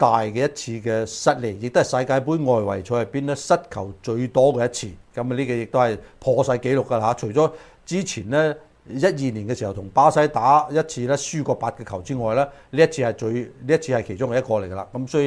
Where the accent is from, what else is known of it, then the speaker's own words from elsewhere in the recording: China; 我哋中国人